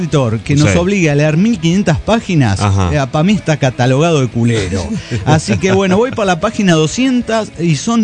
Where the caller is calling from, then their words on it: Margarita, Santa Fe, Argentina; de Margarita, Santa Fe, Argentina.